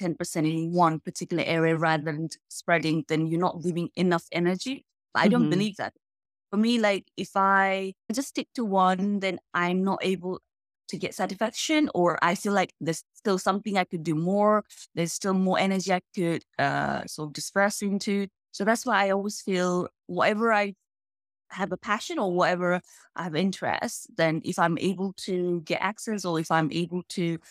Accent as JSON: {"language": "English", "town": "Pokhara", "region": "Gandaki Province", "country": "Nepal", "tie": "born or raised there", "also_born_or_lived": "Hong Kong", "said": "my dad was in British Army. That's why I was born in Hong Kong. And then once, I think we stayed there for 2 years. So then we came back to Pokhara, which is my hometown."}